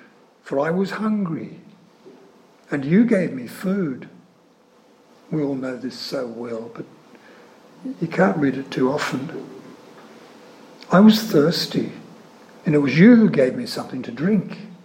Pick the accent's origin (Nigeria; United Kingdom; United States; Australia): Australia; I find it hard to read as an Australian in the light of the way we've treated asylum seekers.